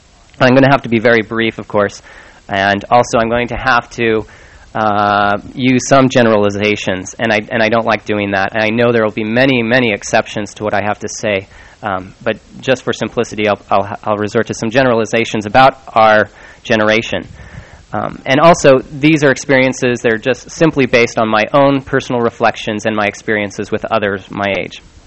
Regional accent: Salt Lake City, Utah, United States; But I grew up in Salt Lake in a fairly typical Mormon family

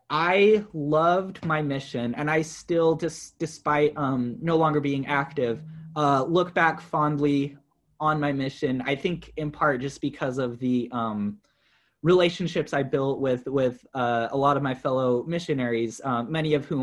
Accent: Utah, United States; also born or lived in Valencia, California; So I was born and raised mostly in Utah, although my family and I lived in Southern California in Valencia for a couple years while I was in elementary school. Graduated high school in Utah

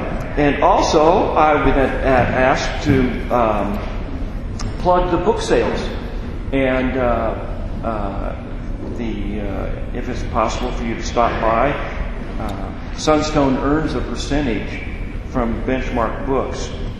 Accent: Independence, Missouri, United States; I'm from Independence, Missouri, in the World Church Headquarters.

